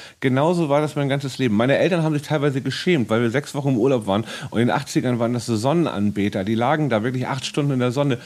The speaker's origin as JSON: {"language": "German", "region": "Hamburg", "country": "Germany", "tie": "born there", "said": "ich bin ja in Hamburg geboren"}